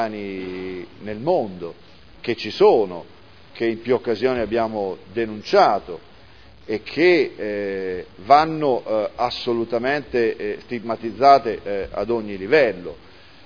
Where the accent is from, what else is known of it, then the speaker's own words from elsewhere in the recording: Santa Maria di Leuca, Apulia, Italy; io, che sono nato ai pressi di Santa Maria di Leuca, che da piccolo frequentavo la parrocchia del mio paese